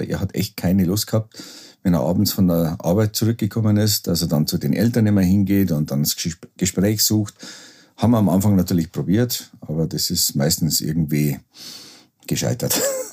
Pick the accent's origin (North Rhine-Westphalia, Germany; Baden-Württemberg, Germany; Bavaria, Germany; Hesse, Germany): Bavaria, Germany; Rosenheim; Ich bin in Rosenheim in der Lessingstraße aufgewachsen.